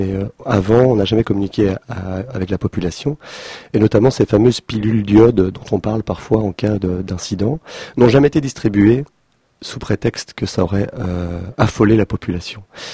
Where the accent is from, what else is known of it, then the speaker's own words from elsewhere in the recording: Brennilis, Brittany, France; je viens de Brennilis en fait en France